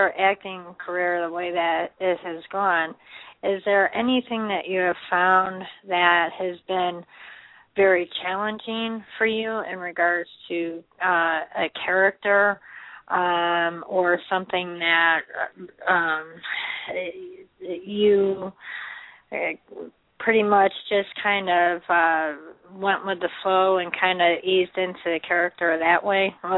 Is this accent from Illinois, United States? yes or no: yes; Chicago, Illinois, United States; I'm from Chicago.